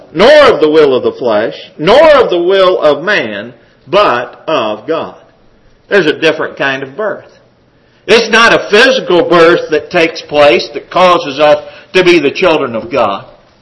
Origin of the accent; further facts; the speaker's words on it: Pampa, Texas, United States; He was the son of the preacher when I was growing up in Pampa, Texas.